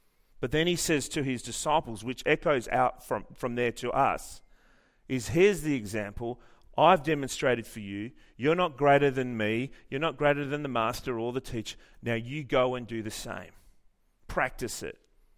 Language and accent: English; Armidale, New South Wales, Australia; I grew up in Kalmarsgar, Armidale.